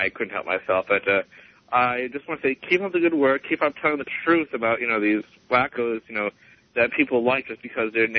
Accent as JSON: {"language": "English", "region": "Florida", "country": "United States", "tie": "born or raised there", "said": "I know, and I grew up in Pinellas County, so Pinellas County is not just all retirees."}